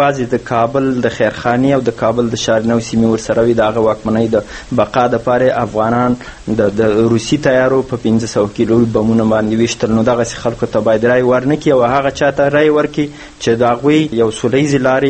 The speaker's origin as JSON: {"language": "Pashto", "country": "Afghanistan", "tie": "born or raised there", "said": "موږ او تاسو په دې وطن کې رالوی شو، یو تور راته تور او سپین راته سپین معلوم دی"}